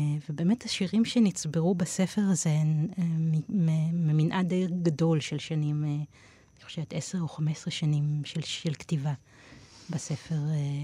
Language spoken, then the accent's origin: Hebrew; Tel Aviv, Tel Aviv District, Israel; גדלתי בתל אביב, והתחלתי לכתוב לפני שידעתי לכתוב.